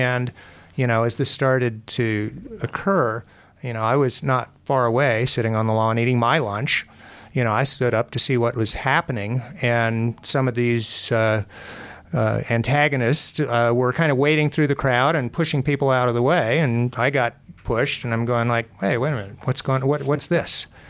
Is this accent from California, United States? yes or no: yes; Los Angeles, California, United States; Yeah, I was just in the tail end of my high school. I grew up in Los Angeles.